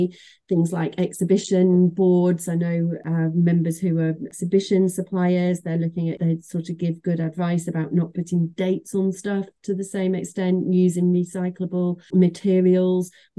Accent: Manchester, North West England, United Kingdom; I'm from Manchester

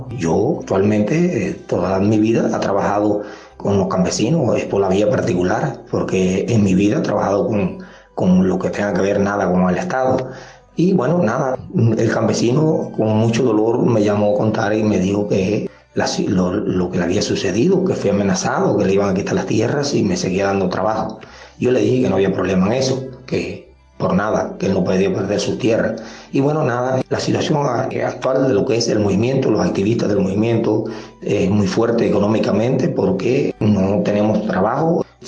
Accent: Cuba; como ciudadanos cubanos

